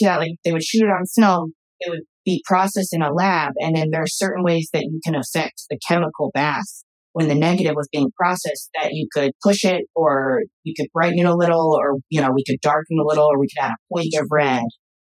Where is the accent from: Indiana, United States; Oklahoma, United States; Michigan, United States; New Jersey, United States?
Indiana, United States; now in New York, United States; I'm from Indiana, and I came to New York to go to NYU to School of Arts for film.